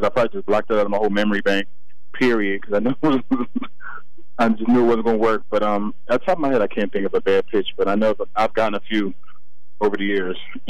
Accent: New Jersey, United States; But also, I'm from South Jersey, so that the Eagles made it, I wasn't mad at that either.

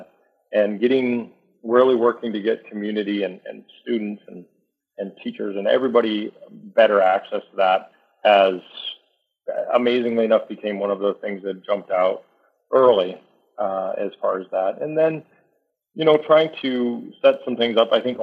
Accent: Montana, United States; I think born and raised in Montana, once a Montana and always a Montana

